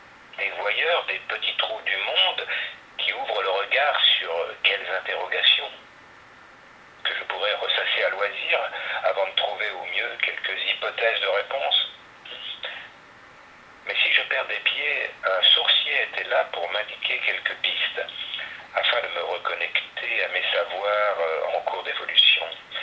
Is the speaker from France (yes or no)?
yes; Blois, Centre-Val de Loire, France; born there; la Fondation du Doute à Blois, ma ville natale.